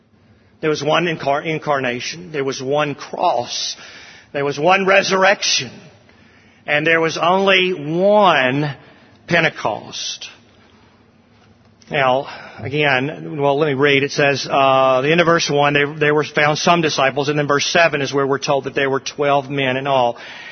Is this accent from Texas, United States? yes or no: no; Jackson, Mississippi, United States; When I was growing up, I grew up in Jackson, Mississippi, and it was referred to as the Bold New City.